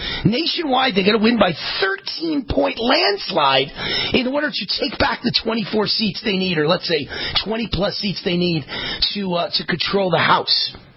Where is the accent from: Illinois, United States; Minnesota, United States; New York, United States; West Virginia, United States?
New York, United States; except they know I'm Jewish and I'm from New York and I went to Columbia University and I grew up and went to an all-black high school.